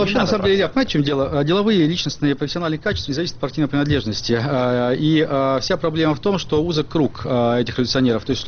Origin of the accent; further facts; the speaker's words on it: Moscow, Russia; Я тоже москвич, в конце концов.